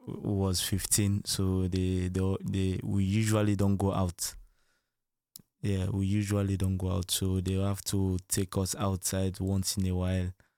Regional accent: Sierra Leone; now in Netherlands; Oh, I'm 21 now. And yeah, I'm from Sierra Leone. Yeah, Lion Mountain.

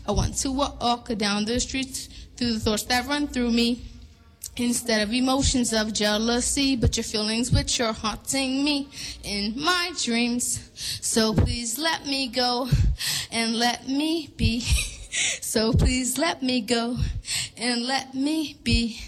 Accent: New York City, New York, United States; So yeah, I mean, I'm exposed to a lot growing up in New York City.

